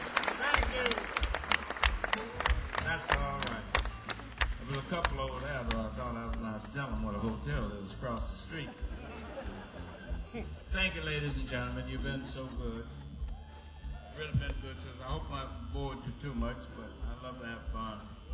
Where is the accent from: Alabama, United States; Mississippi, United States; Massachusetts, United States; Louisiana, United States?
Mississippi, United States; You know I'm from Mississippi.